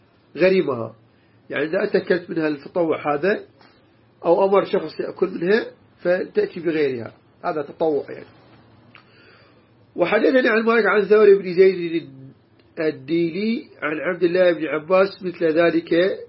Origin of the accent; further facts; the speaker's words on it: Iraq; احنا من عراقي ما اعرف في باقي البلدان هذا موجود او غير موجود